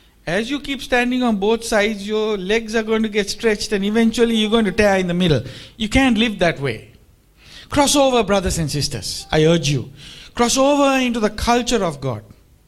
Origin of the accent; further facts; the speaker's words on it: Australia; I'm an Australian too, so I can speak very freely.